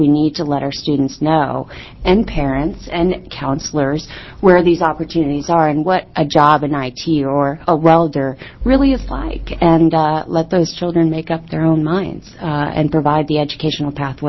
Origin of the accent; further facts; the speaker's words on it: Canada; Being Canadian, I respect you very much.